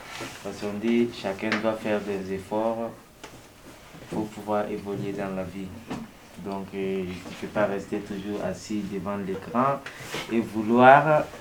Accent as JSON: {"language": "French", "country": "Burkina Faso", "said": "je viens du Burkina Faso et mon travail c'est vraiment"}